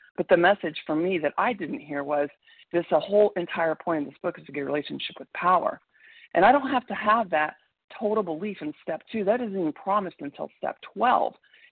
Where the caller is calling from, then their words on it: Tulsa, Oklahoma, United States; from Tulsa, Oklahoma